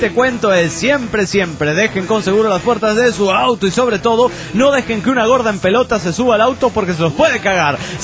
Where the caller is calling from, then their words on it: Mexico City, Mexico; del DF mexicano.